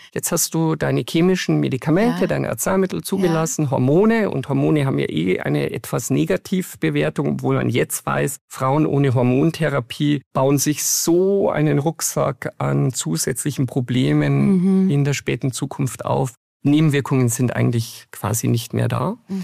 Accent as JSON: {"language": "German", "region": "Bavaria", "country": "Germany", "said": "als Bayer"}